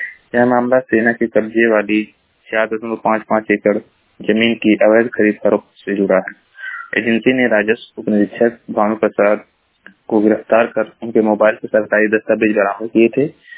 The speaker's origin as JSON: {"language": "Hindi", "town": "Maharajganj", "region": "Uttar Pradesh", "country": "India", "said": "मैं जिला महाराजगंज का निवासी हूँ।"}